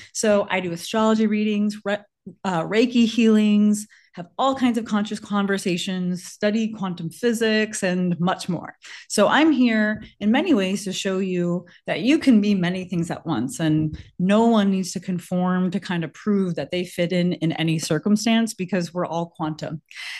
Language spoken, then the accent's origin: English; Chicago, Illinois, United States; I'm from Chicago